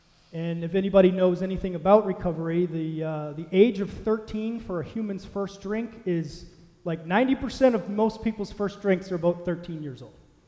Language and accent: English; Maine, United States; I grew up here in Maine, two loving parents, little brother, pretty normal in the very beginning of my life for the first couple of years.